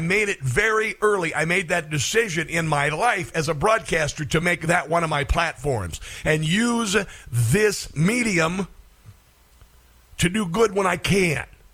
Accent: Iowa, United States; I'm a kid from Iowa

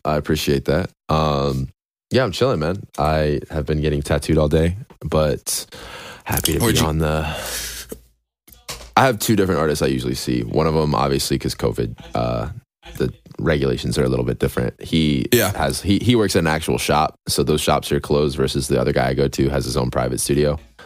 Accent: Fairfax, Virginia, United States; also born or lived in Alexandria / Loudoun County; So I'm born in like Alexandria, which is like right outside of DC. I grew up in Fairfax, and then I moved to Loudoun County when I was like fourth or fifth grade.

